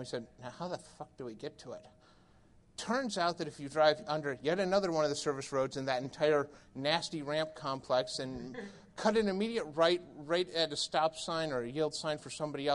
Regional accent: Lansing, Michigan, United States; I'm from Lansing. Detroit is not home for me.

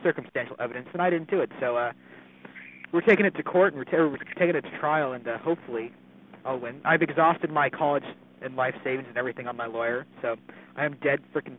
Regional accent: Germany; English is a second language; now in United States; any country you go to, I came over from Germany, you know. You learn the language, You learn the culture and you follow it.

